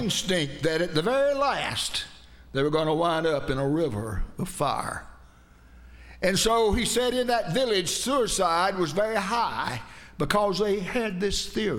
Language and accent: English; Haines City, Florida, United States; also born or lived in South Georgia; When I was a kid, we moved to Florida from South Georgia. In South Georgia, we had a creek, but you couldn't hardly get your feet wet in it. And we came down here to the Haines City where we got lakes everywhere.